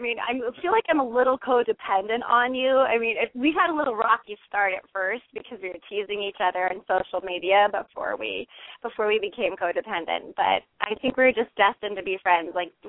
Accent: New York City, New York, United States; I was born in New York City, actually, and I lived there till I was 10.

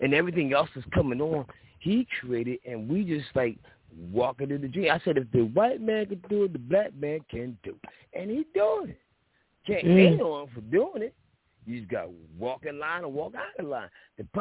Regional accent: Philadelphia, Pennsylvania, United States; He's from Compton, I'm from Philly.

